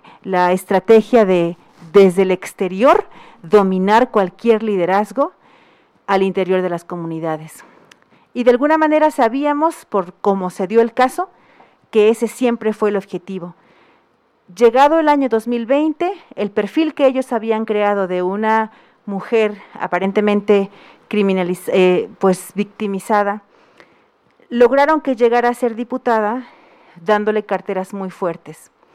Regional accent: Oaxaca, Mexico; hermana también de una persona desplazada.

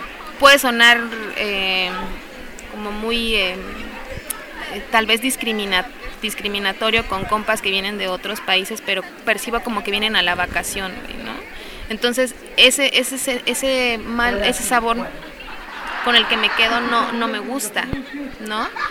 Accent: Oaxaca, Mexico; vengo del Istmo de Tehuantepec, en Oaxaca.

